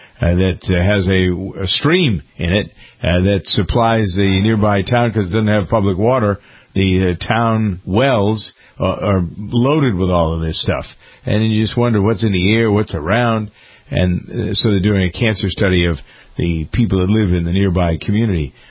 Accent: Framingham, Massachusetts, United States; We're thinking the elementary school that she taught in Framingham, my hometown, where she came to live and work.

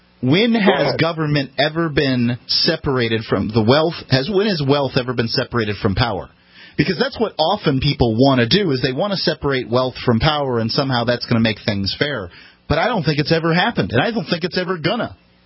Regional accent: the South, United States; I'm not going to besmirch people from the South. I'm from the South.

